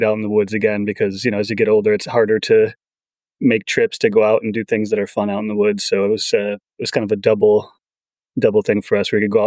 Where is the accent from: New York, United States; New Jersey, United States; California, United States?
New York, United States; And, you know, I grew up in Western New York.